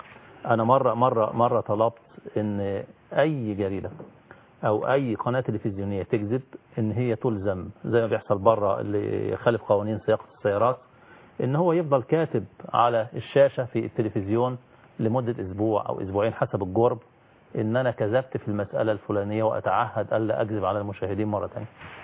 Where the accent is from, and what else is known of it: Egypt